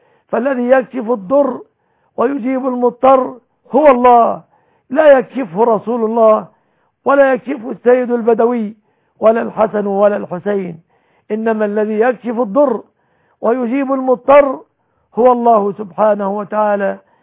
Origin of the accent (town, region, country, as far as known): Egypt